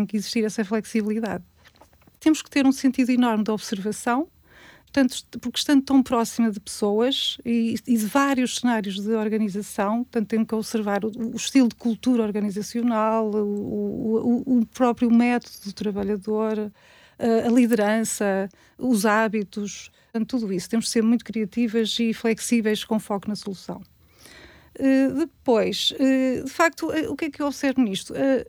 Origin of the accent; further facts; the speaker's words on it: São João da Madeira, Aveiro, Portugal; sou natural de São João da Madeira